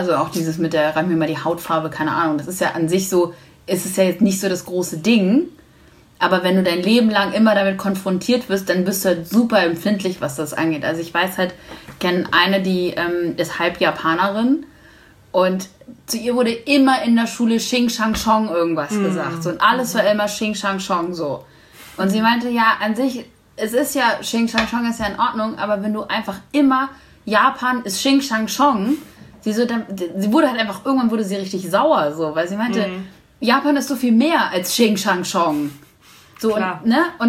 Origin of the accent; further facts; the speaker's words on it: Dortmund, North Rhine-Westphalia, Germany; Also ich komme wirklich aus Dortmund und meine Eltern auch.